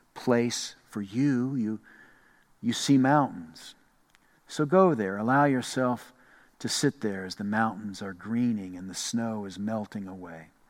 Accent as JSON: {"language": "English", "town": "Hampton", "region": "Virginia", "country": "United States", "tie": "born or raised there", "said": "When I dream of my hometown in Hampton, Virginia, along the Chesapeake Bay."}